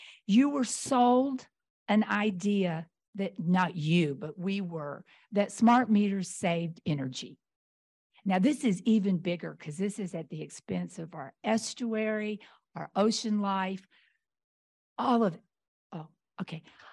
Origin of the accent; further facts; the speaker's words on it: Morro Bay, California, United States; I'm from Morro Bay.